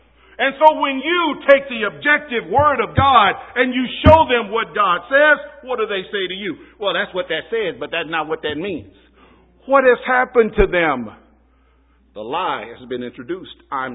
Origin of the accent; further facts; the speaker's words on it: Florida, United States; You know, when I grew up in South Florida, guys used to pride themselves on how good their rap was.